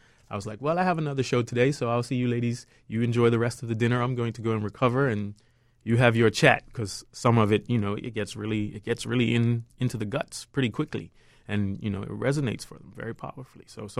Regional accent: Bermuda; even some friends that I grew up with in Bermuda who came and saw it in San Francisco.

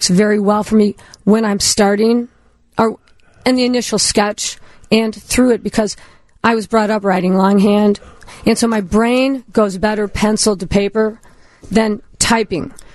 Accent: Northbrook, Illinois, United States; Well, I'm from Northbrook originally. And in a group, same as anybody else, Catholic, though

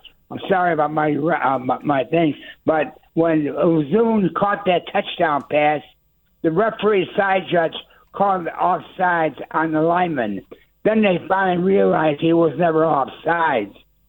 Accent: Chicago, Illinois, United States; I'm from Wrigleyville. Wrigley, how old? I'll be 86 in December.

